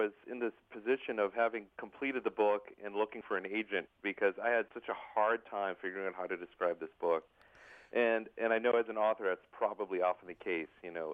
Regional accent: Minnesota, United States; also born or lived in Waconia / Jonathan / Owatonna / Hastings; I was born in Waconia, Minnesota. Didn't spend much time there. But my family moved around through southeastern Minnesota. I lived in a community called Jonathan, which is now part of Chaska, and then Owatonna, and then finally Hastings.

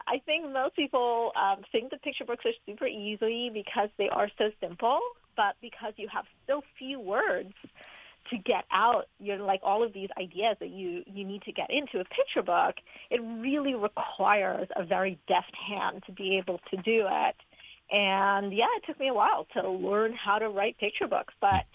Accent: Trinidad & Tobago; When I was a kid growing up in Trinidad and Tobago, I had a huge number of books

